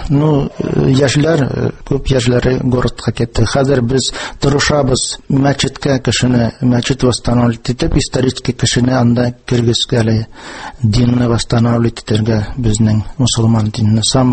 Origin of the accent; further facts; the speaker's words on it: Yurt-Ora, Novosibirsk Oblast, Russia; Безнең якларда татарлар бик озак тора. Туылган авылының исеме Йорт Ора дип әйтәлә. Татарча әйтсәң Умар авыл әйтәләр.